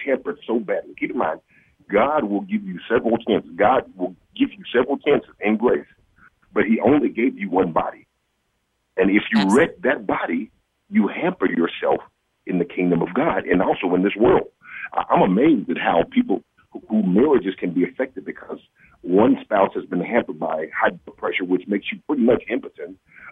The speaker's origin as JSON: {"language": "English", "region": "Mississippi", "country": "United States", "tie": "born or raised there", "said": "For example, Mississippi, my home state, most religious state, but yet most obese state and most unhealthiest state."}